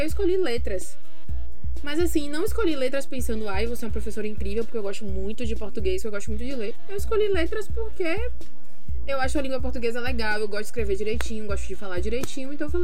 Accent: Salvador, Bahia, Brazil; moro em Salvador, sou de Salvador, tenho... Precisa dizer a idade não, né? Mas eu vou dizer, 31 anos, sou professora.

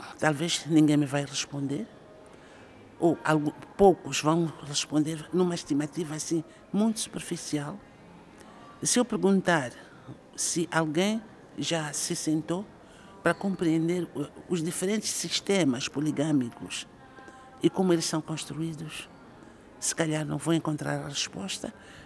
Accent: Gaza, Mozambique; born there; sobretudo na região onde eu nasci, em Gaza

